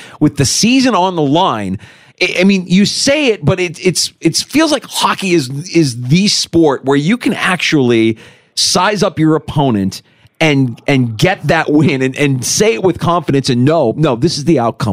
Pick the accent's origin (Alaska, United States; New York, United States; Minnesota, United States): Minnesota, United States; I grew up playing in Minnesota.